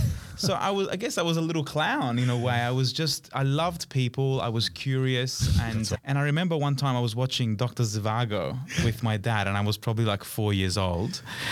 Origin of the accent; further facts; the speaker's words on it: Australia; English is a second language; also born or lived in Merate, Italy; I was born in Italy, and I moved to Australia when I was about 8 years old.